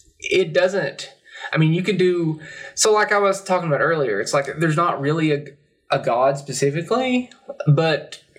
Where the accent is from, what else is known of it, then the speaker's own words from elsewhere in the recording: Salyersville, Kentucky, United States; now in West Liberty, United States; I'm transplant. I'm from Sayersville, though.